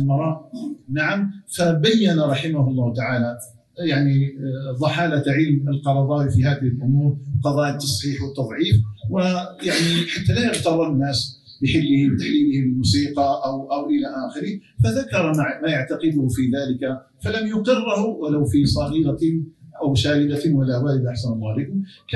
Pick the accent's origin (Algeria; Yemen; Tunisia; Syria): Algeria; أن يجعل بلدنا الجزائر آمنا مطمئنا